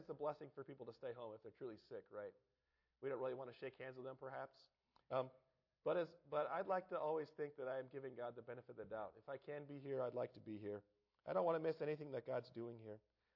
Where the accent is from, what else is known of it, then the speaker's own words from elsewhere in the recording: California, United States; When I grew up in California, we lived outside of a Navy base, and we lived outside. Our church was actually in Alameda, California, which was a big naval base.